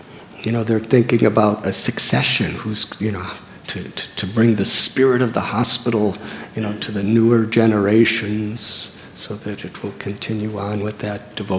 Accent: United States; I'm from the United States, and when I went to school, I don't know how things are taught these days, I went to school in the 50s and 60s.

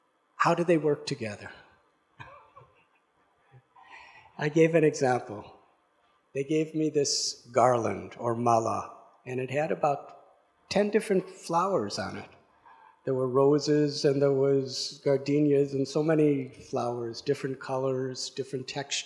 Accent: United States; In my own life, I'm from America, which is called a melting pot

